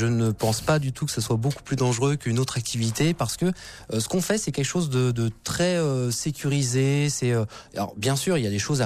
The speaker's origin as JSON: {"language": "French", "town": "Troyes", "region": "Grand Est", "country": "France", "said": "je suis originaire de Troyes."}